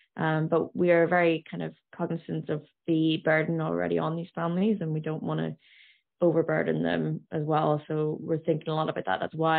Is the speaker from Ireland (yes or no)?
yes; Ireland; I mean, I'm from Ireland